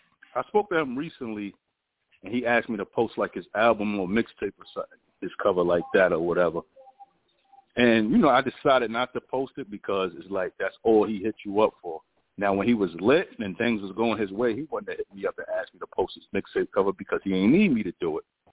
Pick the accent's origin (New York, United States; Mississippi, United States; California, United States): New York, United States; Brooklyn; I'm from Best-Stuy.